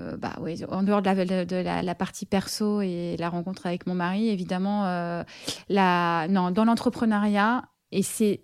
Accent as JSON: {"language": "French", "town": "Paris", "region": "Île-de-France", "country": "France", "said": "Même si je suis parisienne, moi j'aime beaucoup la montagne"}